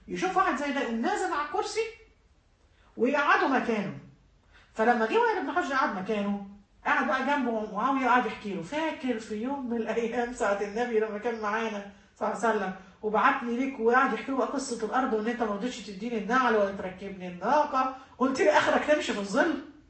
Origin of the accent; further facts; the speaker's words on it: Egypt; كلمه ابن ناس عندنا في مصر معناها يعني ابن ناس ربوه اهله على الاصول